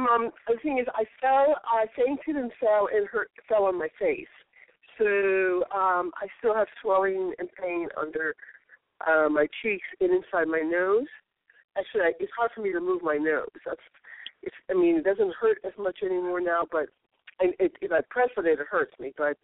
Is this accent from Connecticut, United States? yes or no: no; New York, United States; I'm from New York.